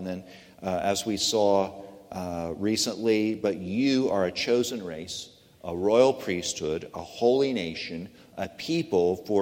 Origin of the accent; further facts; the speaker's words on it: Australia; We're Australian, we're young and free.